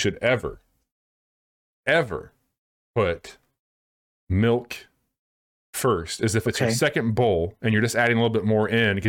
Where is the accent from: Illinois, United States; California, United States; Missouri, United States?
Illinois, United States; I'm from Illinois.